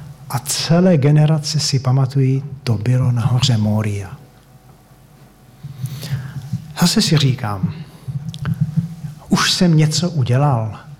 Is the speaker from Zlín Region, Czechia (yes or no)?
yes; Vsetín, Zlín Region, Czechia; Máme tam u nás ve Vsetíně kousek za městem jednu zahrádku